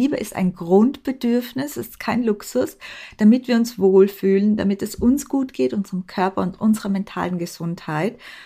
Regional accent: Austria; now in Vienna, Austria; ich habe ein bisschen einen Dialekt. Und damit ihr wisst, warum, ich bin Österreicherin und ich wohne in Wien.

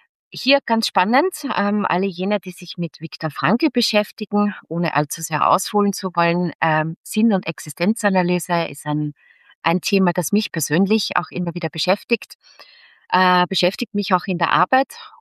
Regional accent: Upper Austria, Austria; now in Vienna, Austria; Ich bin jetzt gebürtige Oberösterreicherin, komme aus der Umgebung von Linz und habe das große Vergnügen, schon seit sehr vielen Jahren in Wien zu leben.

